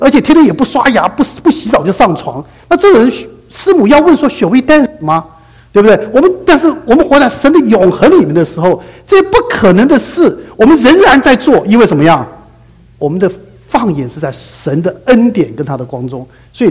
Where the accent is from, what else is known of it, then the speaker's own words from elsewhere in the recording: Guangdong, China; 这是我们广东人的看法啊